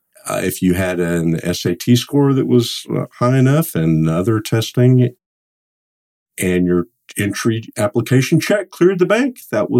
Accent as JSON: {"language": "English", "town": "Dallas", "region": "Texas", "country": "United States", "tie": "born or raised there", "said": "I was born in Dallas, Texas. But my mom's from Minneapolis, my father's from Copenhagen, Denmark, and even growing up as a Texan, I never got a good, solid Texas accent, and I can't even fake it."}